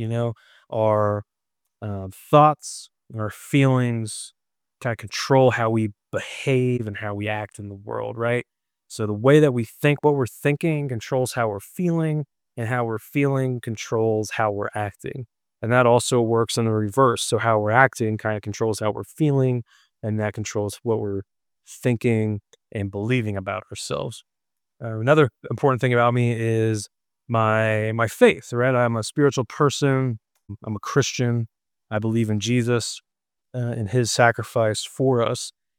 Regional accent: Cincinnati, Ohio, United States; I am from Cincinnati, Ohio. I was born and raised in Cincinnati in the beautiful Midwest of this country.

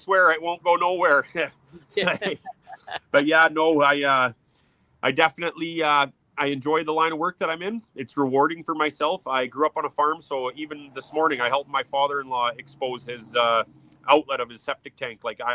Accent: Stony Plain, Alberta, Canada; now in Rocky Mountain House, Canada; So I, like I said, I grew up in Stony Plain. So I moved from Stony to Rocky Mountain House 2008 or 2009.

